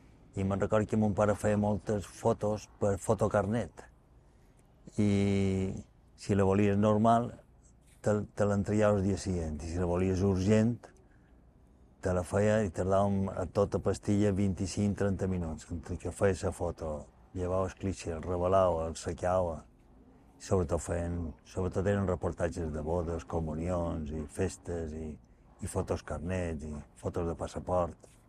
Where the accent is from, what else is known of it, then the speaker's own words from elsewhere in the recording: Palma, Balearic Islands, Spain; born there; vaig néixer a Palma l'any 1952, dia de 9 de març. Jo vaig néixer en el carrer Joan Crespí, aquella època encara naixíem en els pisos. Vaig néixer a sa casa